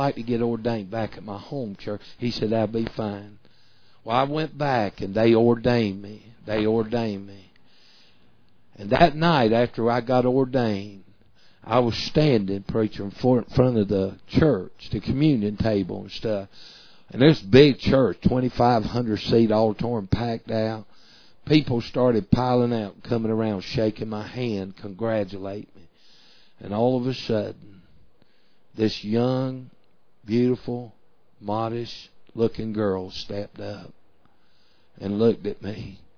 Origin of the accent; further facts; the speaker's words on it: Salisbury, United States; finally God called me off to finish college and went off back to my hometown in Salisbury